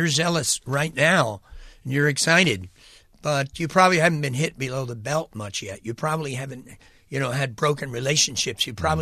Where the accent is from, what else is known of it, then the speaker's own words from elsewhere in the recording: New York City, New York, United States; And that's why, though my hometown was a needy place, New York City was desperate, God led me to Mexico